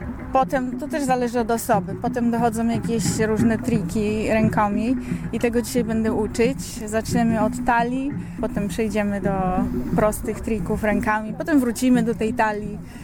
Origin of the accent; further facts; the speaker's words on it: Szczecin, West Pomeranian Voivodeship, Poland; urodzona i wychowana w Szczecinie. Od 6 lat podróżuje po świecie.